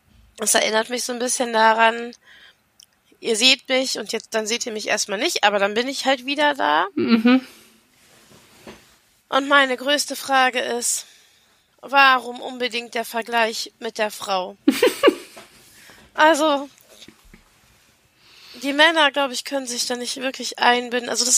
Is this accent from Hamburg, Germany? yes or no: no; Monheim am Rhein, North Rhine-Westphalia, Germany; ich komme aus Monheim am Rhein, das ist in der Nähe von Düsseldorf und Leverkusen. Ich bin aus der Rheinischen Landeskirche